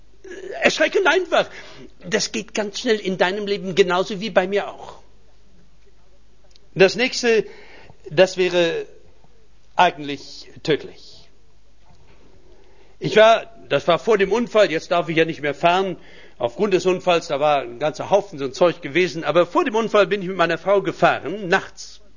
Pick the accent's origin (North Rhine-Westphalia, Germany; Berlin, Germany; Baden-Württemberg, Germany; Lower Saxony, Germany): Berlin, Germany; Ich komme eigentlich aus Berlin.